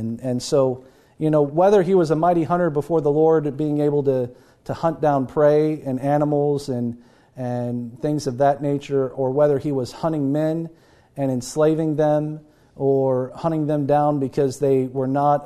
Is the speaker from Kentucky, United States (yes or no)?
yes; Kentucky, United States; now in Michigan, United States; We live in Michigan. Most of us think of like deer hunters. I grew up in Kentucky.